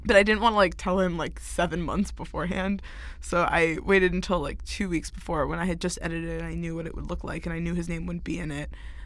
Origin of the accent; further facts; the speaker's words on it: New York City, New York, United States; I'm from New York, like, I know how that goes.